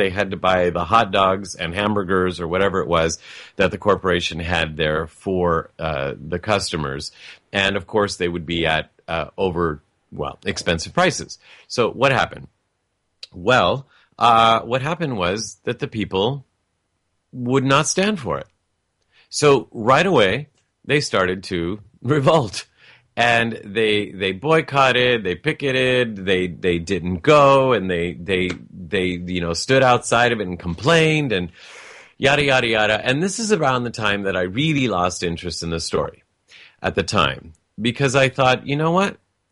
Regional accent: United States; born there; maybe I know this because I was born in America, and I was born Italian-American, but I knew growing up of a man named Amadeo Giannini, maybe because I also grew up in a neighboring city.

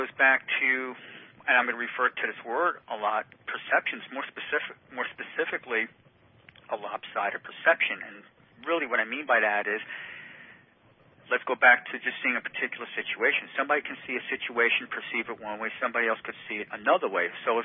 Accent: New Jersey, United States; I had a friend who I grew up with in New Jersey.

